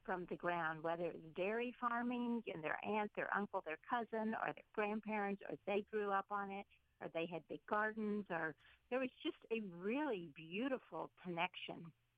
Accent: Tyler, Texas, United States; moved away as an adult; I was raised in the South in Deep East Texas, in Tyler, Texas, in a very food-oriented family which celebrated the kitchen and the dining table.

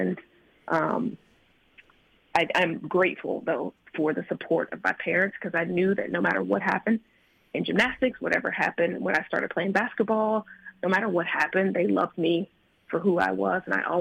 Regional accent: Alabama, United States; growing up in Alabama, the Bible Belt, the daughter of a preacher, or the granddaughter of a preacher, the daughter of a women's minister

